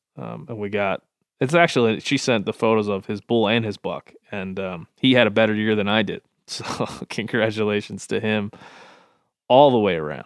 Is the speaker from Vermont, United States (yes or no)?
yes; Vermont, United States; I grew up in Vermont with the privilege of learning to deer hunt from my dad and grandfather on a 200-acre property that we own.